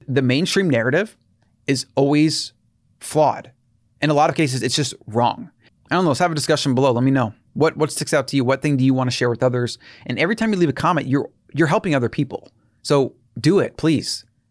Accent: United States; I'm American, so the masses.

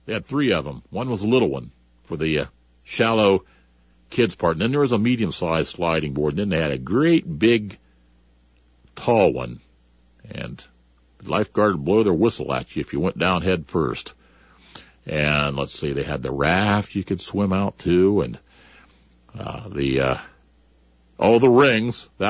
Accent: West Lafayette, Ohio, United States; also born or lived in Coshocton; I grew up just outside of West Lafayette, so about 6 years old when we moved to Coushocta.

